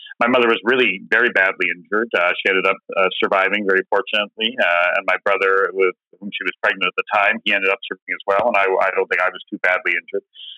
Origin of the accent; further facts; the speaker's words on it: Edmonton, Alberta, Canada; born there; now in Regina, Canada; So I'm living in Regina right now. I'm at the University of Regina, but I was born in Edmonton.